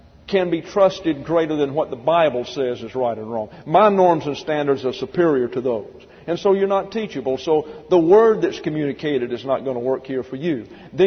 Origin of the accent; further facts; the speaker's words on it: the South, United States; accent: Southern; don't like the way I teach, don't like my southern accent, don't like the way I look